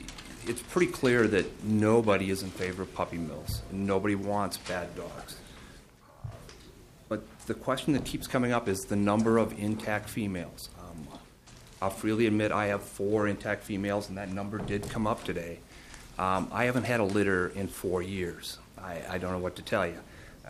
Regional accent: Brainerd, Minnesota, United States; from Brainerd, Minnesota.

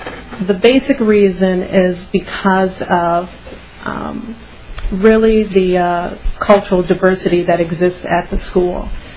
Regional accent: Illinois, United States; moved away as an adult; Neither my husband or I are from Minnesota. I'm from Illinois. He's from Michigan.

